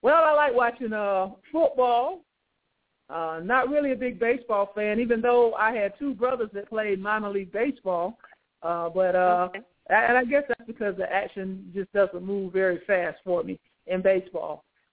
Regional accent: Georgia, United States; So Bradwell is my alma mater because I grew up right here in Liberty County as well.

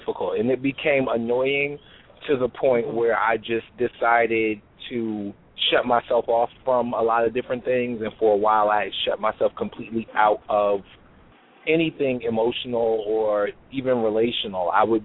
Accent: New Jersey, United States; now in Houston, United States; I'm originally from New Jersey, and when I relocated to Houston, I didn't know anybody outside of my biological family

